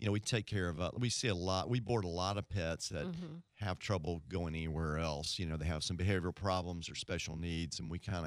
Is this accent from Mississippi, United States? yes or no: yes; Tupelo, Mississippi, United States; I'm from Northeast Mississippi, around Tupelo